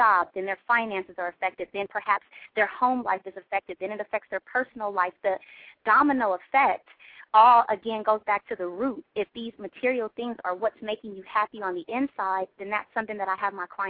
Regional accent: California, United States; I'm from the Bay Area, he's from the Bay Area

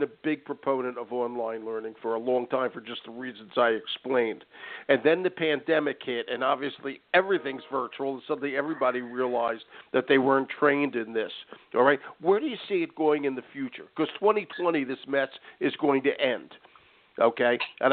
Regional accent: Philadelphia, Pennsylvania, United States; I'm from Philly. I know Camden quite well.

